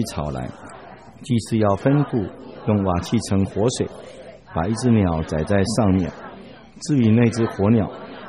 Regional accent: Taiwan; 我们台湾人有的时候称它叫胎哥

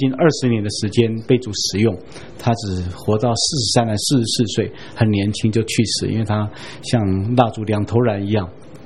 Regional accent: Fujian, China; 他是我们是福建人

